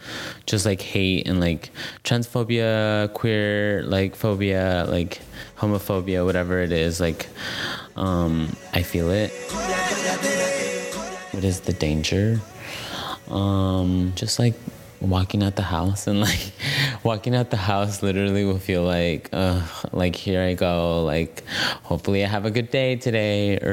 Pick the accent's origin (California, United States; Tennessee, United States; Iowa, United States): California, United States; Huntington Park; So I grew up in Huntington Park.